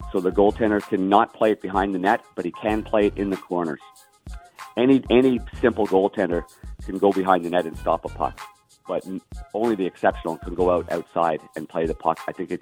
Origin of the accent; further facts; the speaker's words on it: Ottawa, Ontario, Canada; I'm from Ottawa